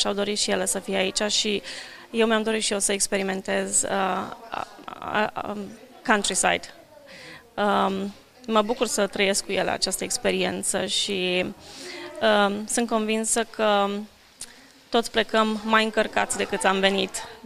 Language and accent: Romanian; Giarmata, Timiș County, Romania; born there; dar m-am născut în România, lângă Timișoara, în localitatea Giarmata.